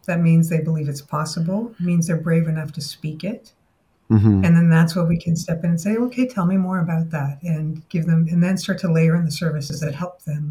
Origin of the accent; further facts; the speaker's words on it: Toronto, Ontario, Canada; also born or lived in Halifax / Montreal; So I was born in Halifax, lived in Montreal, ended up in Toronto, and living on Riverdale Avenue before Riverdale was Riverdale.